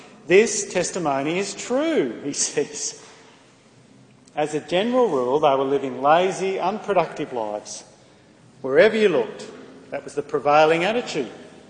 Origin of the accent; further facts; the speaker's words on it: Australia; We've got something that wraps up who we are as Australian.